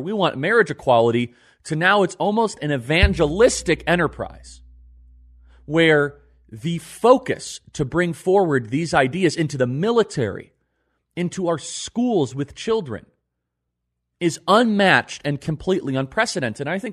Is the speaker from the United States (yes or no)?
yes; United States; As I grew up in America and as I grew up in the conservative movement, I didn't really think twice about Pride Month or June.